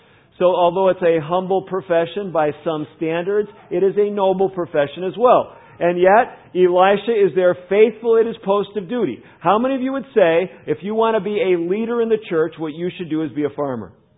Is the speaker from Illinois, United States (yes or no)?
yes; Chicago, Illinois, United States; now in Fort Wayne, United States; I grew up in the Midwest, like many of you. My hometown was Chicago, not Fort Wayne.